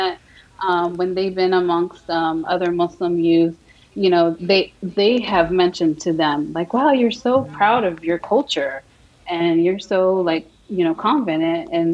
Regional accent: United States; Because we as American, we are, you know, Latino American, we are from the West. We don't have that barrier where we feel like we have to be accepted in the world. We know we are, we belong here.

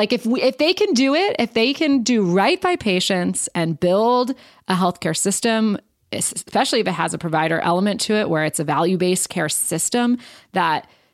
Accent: Ohio, United States; it is in my hometown of Northeast Ohio

